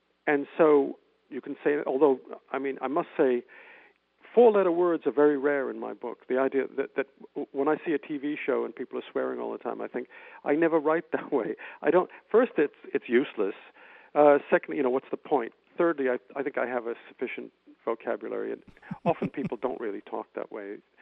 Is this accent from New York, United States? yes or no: no; Medford, Massachusetts, United States; That's where we grew up in Medford, Massachusetts.